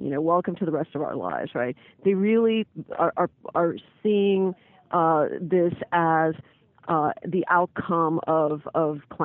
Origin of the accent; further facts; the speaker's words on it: Louisiana, United States; and I grew up in Louisiana, which is very prone to hurricanes